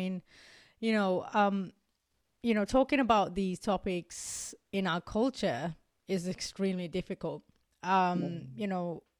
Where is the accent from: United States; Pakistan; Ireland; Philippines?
Pakistan; born there; moved away; we didn't have much in Pakistan, and I was born in Pakistan, so my dad moved here, and then we joined my dad